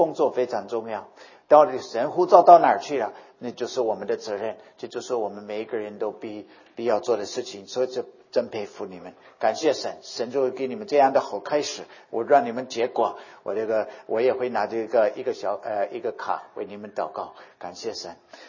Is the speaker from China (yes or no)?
no; North Dakota, United States; Chinese is a second language; 美国土生土长的人，我是一个也是一个也很多印第安人住的地方，在 North Dakota 北达科他州土生土长，所以我是北方人